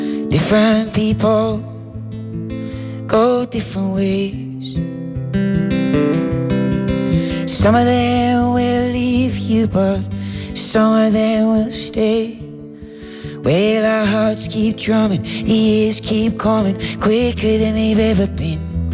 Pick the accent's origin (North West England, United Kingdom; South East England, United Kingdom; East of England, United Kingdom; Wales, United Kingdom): South East England, United Kingdom; Brighton; So I started in my hometown in Brighton in England, and I loved it.